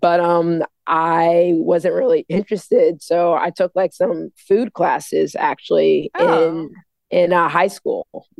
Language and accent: English; Accra, Greater Accra, Ghana; born there; Yeah. So I was born in Accra.